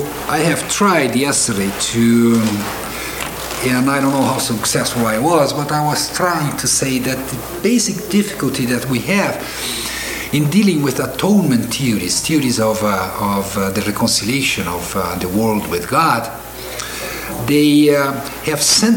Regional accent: Brazil; English is a second language; now in Chicago, United States; I come from Brazil and I'm teaching now in Chicago at the Lutheran School of Theology.

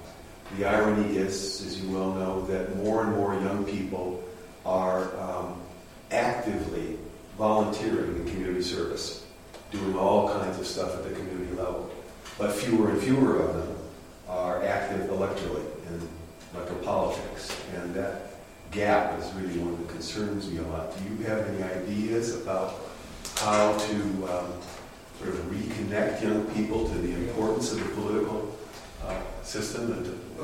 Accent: Chicago, Illinois, United States; from Chicago, where of course we vote early and often.

